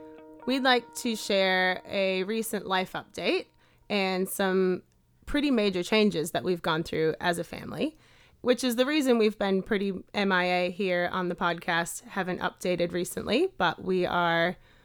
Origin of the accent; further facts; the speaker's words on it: Minnesota, United States; we've now moved to Minnesota, USA, which is where my family is and my hometown.